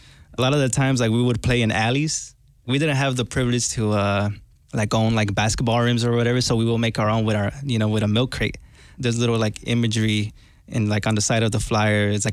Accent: Chicago, Illinois, United States; it's always like based on like my experience of growing up in Little Village, Chicago in general

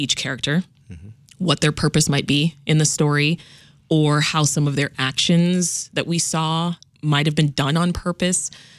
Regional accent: Ontario, Canada; I was raised in Ontario.

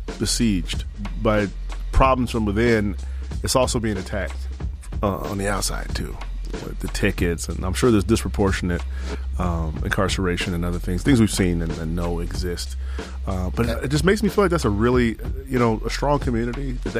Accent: Chicago, Illinois, United States; we're from the South Side, born and raised. We don't think that any side of Chicago is better.

